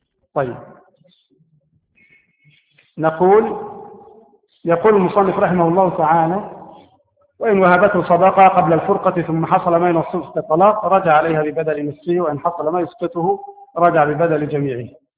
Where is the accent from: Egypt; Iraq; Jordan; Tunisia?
Egypt; عندنا في مصر